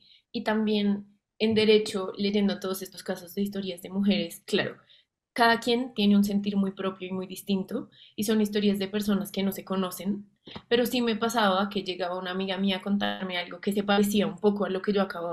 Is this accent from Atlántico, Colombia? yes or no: no; Bogotá, Colombia; el pop, que es con lo que crecí en Bogotá y a mi edad